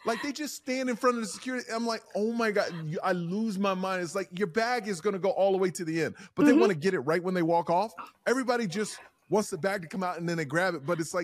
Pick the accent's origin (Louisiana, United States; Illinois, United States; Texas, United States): Texas, United States; I never remember it, but I'm from Texas. I never remember it being cold in March